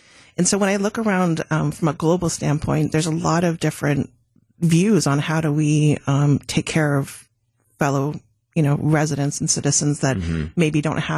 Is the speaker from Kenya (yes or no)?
no; Vancouver, British Columbia, Canada; also born or lived in Calgary; now in Milwaukee, United States; I was born in Calgary, grew up in Vancouver. I was a stockbroker in Vancouver.